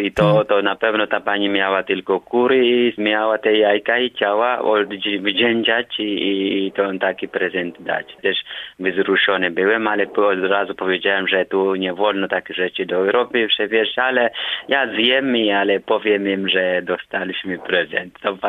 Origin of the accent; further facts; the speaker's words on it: South, Ethiopia; Polish is a second language; Ja pochodzę z południowej Etiopii, z plemię Kambata.